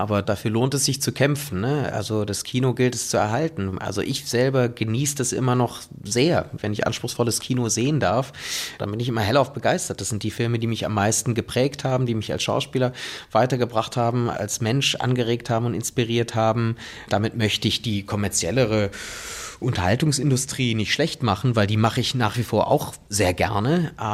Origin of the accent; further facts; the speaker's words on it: Cologne, North Rhine-Westphalia, Germany; also ich am allerwenigsten als Kölner und Spanier, ne?